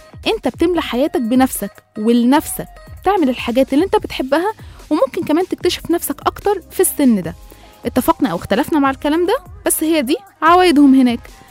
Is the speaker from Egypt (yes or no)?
yes; Egypt; أمريكا الحياة فيها مش زي عندنا، مختلفة شوية عن حياتنا كمصريين وكعرب